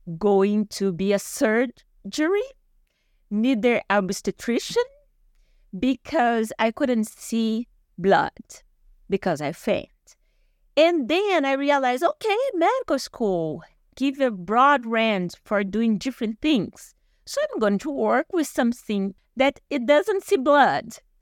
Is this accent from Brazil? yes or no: yes; São José do Rio Preto, São Paulo, Brazil; English is a second language; But fortunately, I was studying in Rio Preto, that is my hometown. The university I was going to was there. My parents lived there.